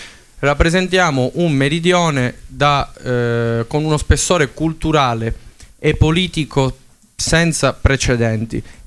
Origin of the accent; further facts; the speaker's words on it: Sicily, Italy; Io sono siciliano e se ci sono motivi per esserne fiero, stasera dovrò cercarli